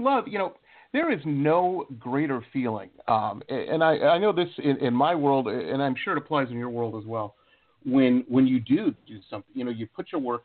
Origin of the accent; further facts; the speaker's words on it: Detroit, Michigan, United States; I grew up in outside of Detroit, and very industrial town, you know, a lot of factories and whatnot.